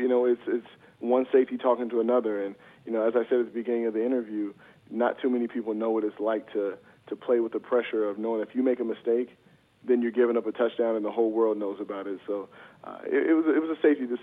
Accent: Sacramento, California, United States; I grew up on the West Coast, and I'm originally from Sacramento, so you know I have a lot of Mexican influence over there.

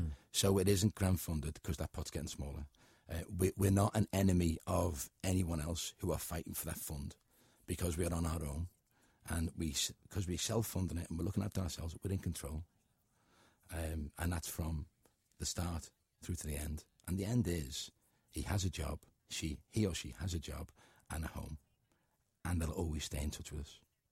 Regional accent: Liverpool, North West England, United Kingdom; I'm a Scouser first and foremost. I love my city.

